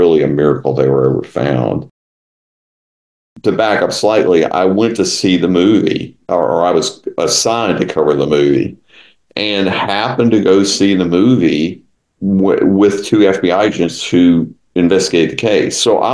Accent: Texas, United States; You know, East Texas, where I grew up, is definitely part of the South.

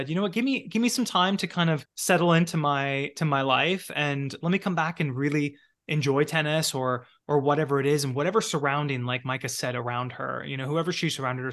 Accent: Tampa, Florida, United States; I grew up in Tampa, Florida, where Jennifer lived.

